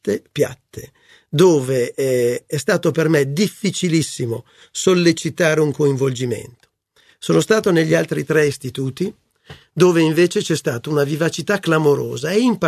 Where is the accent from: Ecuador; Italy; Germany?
Italy; Milan, Lombardy; born there; Sono nato a Milano e ho fatto anche io il liceo di Milano